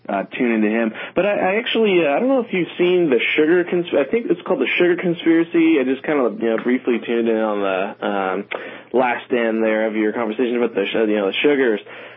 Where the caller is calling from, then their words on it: Salem, Oregon, United States; Hey, calling from Salem, Oregon today.